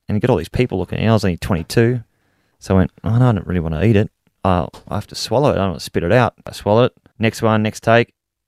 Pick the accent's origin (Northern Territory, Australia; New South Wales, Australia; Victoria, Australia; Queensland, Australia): New South Wales, Australia; Mount Warrigal; I'm a guy from Mount Warrigal.